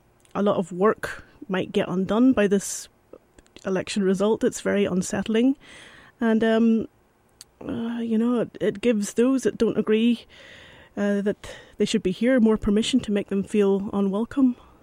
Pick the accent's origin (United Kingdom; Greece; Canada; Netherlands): United Kingdom; Northern Ireland; now in United States; I'm from Northern Ireland, of course, and I'm from a country that has some terrorist activity in the past and, of course, funded by some American public, I should add.